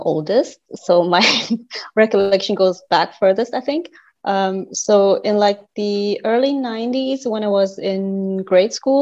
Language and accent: English; Germany; I'm from Germany. I was also born into the Unification Church.